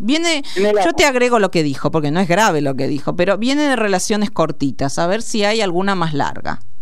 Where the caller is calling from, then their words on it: Buenos Aires, Argentina; de Parque Centenario.